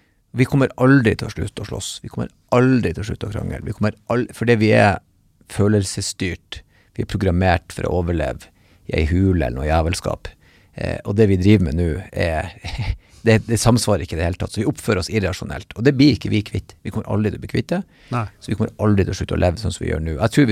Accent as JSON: {"language": "Norwegian", "region": "Nordland", "country": "Norway", "said": "vi er jo nordlendinger. Så når vi er her nede, så er vi nordlendinger. Men når vi er hjemme, Meløy"}